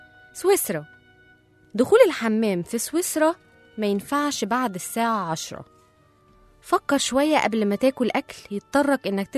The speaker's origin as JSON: {"language": "Arabic", "country": "Egypt", "said": "احنا عندنا في مصر عارفين أو عندنا علم بمعظم القوانين اللي بتطبق في البلد"}